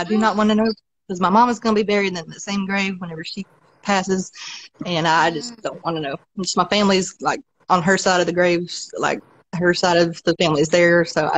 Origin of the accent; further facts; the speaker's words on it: Wilkesboro, North Carolina, United States; No, this was in Wilkesboro, North Carolina, my hometown.